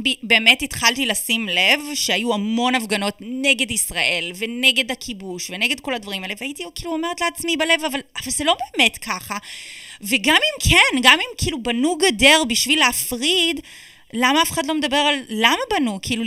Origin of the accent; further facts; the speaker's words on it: Canada; also born or lived in Toronto; now in Israel; אוקיי, אז גדלתי שם, אבל בגיל 14 עברתי לעיר הגדולה טורונטו.